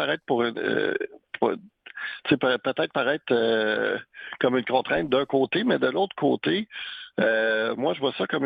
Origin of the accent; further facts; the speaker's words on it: Saint-Bruno-de-Montarville, Quebec, Canada; je suis natif de Saint-Bruno. Ça fait plus de 40 ans que je demeure ici.